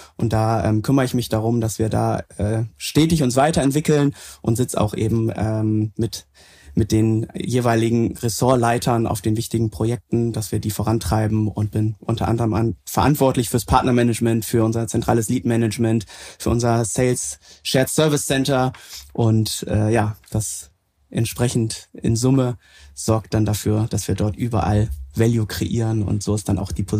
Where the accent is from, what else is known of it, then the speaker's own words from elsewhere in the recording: Bremen, Germany; komme ursprünglich aus dem Norden, das heißt, ich bin ein Nordlicht in Bremen, groß geworden, aufgewachsen